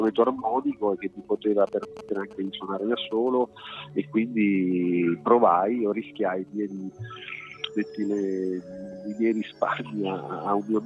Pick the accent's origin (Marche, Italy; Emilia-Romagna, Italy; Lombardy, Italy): Marche, Italy; Fermo; Io sono di Fermo, delle Marche, del sud delle Marche, sì.